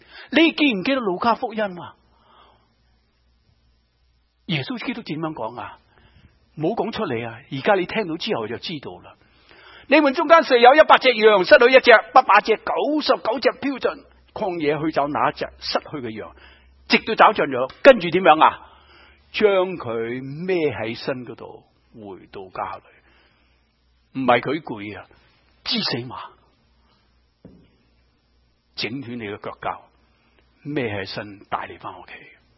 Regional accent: China; 这些路径我们中国人叫做什么？羊肠小径，是不是？

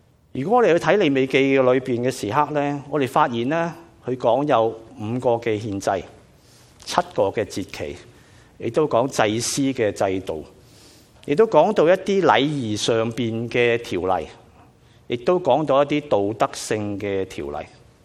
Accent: China; 或者我哋中國人講啦，只不過係聽教同埋聽話啊

